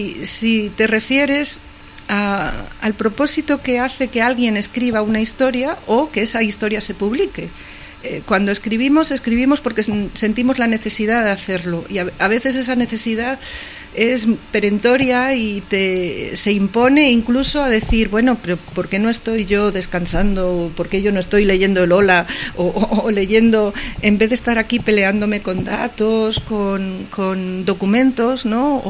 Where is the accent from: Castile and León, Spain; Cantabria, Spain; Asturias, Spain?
Castile and León, Spain; Salamanca; now in Extremadura, Spain; Yo soy salmantina y siempre he dicho que si hay algo que me gusta de la Junta de Extremadura, después de vivir aquí 12 años